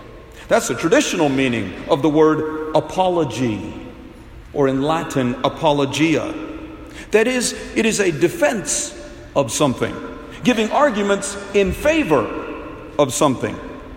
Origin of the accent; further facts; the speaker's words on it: New Delhi, Delhi, India; born there; And that's why I was baptized 8 days after I was born in New Delhi.